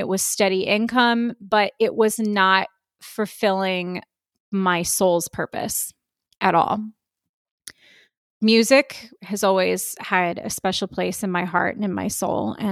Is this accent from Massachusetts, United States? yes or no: yes; Massachusetts, United States; accent: Boston; my accent was deplorable, which has been trained out of me, by the way. You can't walk into, you know, film and TV auditions with a wicked thick Boston accent.